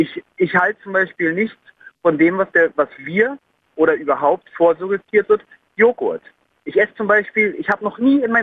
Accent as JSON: {"language": "German", "region": "West Germany", "country": "Germany", "tie": "born or raised there", "said": "Meine Eltern, die sind damals ziemlich früh abgehauen und ich bin im Westen groß geworden"}